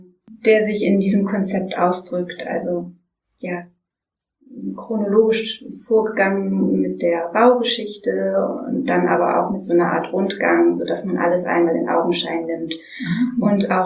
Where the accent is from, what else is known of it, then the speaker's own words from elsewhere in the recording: Bremen, Germany; also born or lived in Berlin; Geboren bin ich eigentlich in Berlin, aber wir sind dann kurz bevor ich in die Schule gekommen bin, nach Bremen gezogen. Und da wohne ich ja auch immer noch.